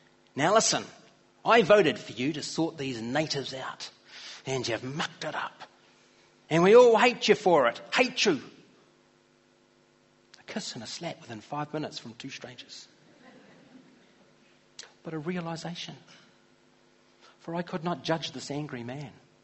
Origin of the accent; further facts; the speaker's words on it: New Zealand; Because I'm not Māori. But I'm not British or English either. I'm a Pākehā New Zealander.